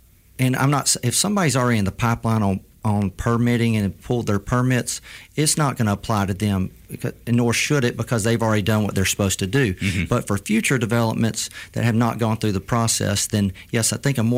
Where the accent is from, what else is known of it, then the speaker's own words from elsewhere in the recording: Alabama, United States; I grew up in Escambia County, Alabama, between a town of called Flomington and Bruton in McCall community.